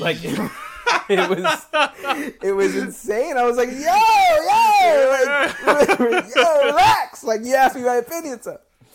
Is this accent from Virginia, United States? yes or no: no; Georgia, United States; Well, I grew up in Georgia. Southern boy.